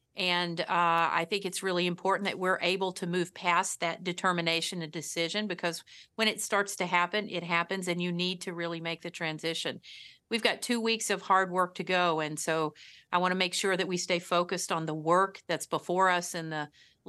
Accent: Virginia, United States; I grew up in a house with no running water. We didn't have health care. My dad was a lead and a coal miner, later a construction worker.

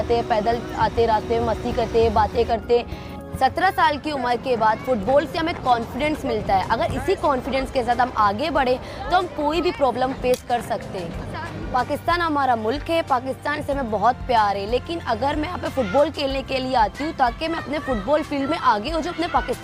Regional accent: Karachi, Sindh, Pakistan; میں لیاری کراچی پاکستان سے تعلق رکھتی ہوں.

